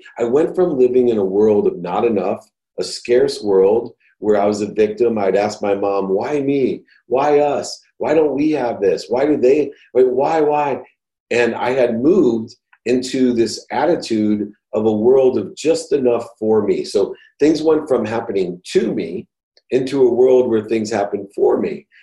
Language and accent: English; Akron, Ohio, United States; And I grew up in Akron, Ohio, with a single mom, six kids, a mom who worked two jobs just to support us with food and clothes.